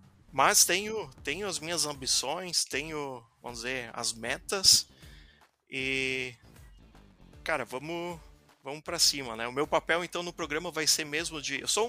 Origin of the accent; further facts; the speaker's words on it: Santa Clara do Sul, Rio Grande do Sul, Brazil; now in Newcastle, United Kingdom; eu tenho 41 anos. Eu sou natural de Santa Clara do Sul, que fica no interior do estado do Rio Grande do Sul, perto de Lajado. Atualmente eu moro na Inglaterra, na cidade de Newcastle. Vai completar, inclusive, 2 anos.